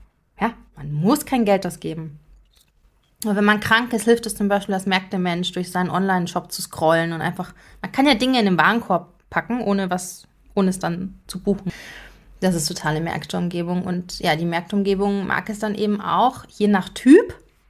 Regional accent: Swabia, Germany; Ich bin im Schwabenland groß geworden, bei uns hat man näschig gesagt.

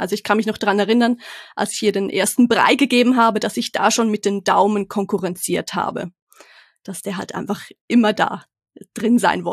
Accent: Switzerland; born there; ich bin gebürtige Schweizerin, aber zuerst ganz frisch wieder mit meiner Familie zurück in die Schweiz gekehrt, nach längerer Zeit im Ausland.

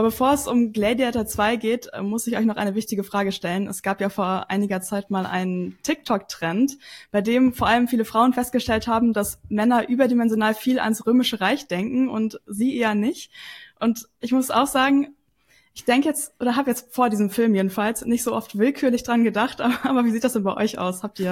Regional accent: Northern Germany, Germany; Ja, ich bin aus Norddeutschland.

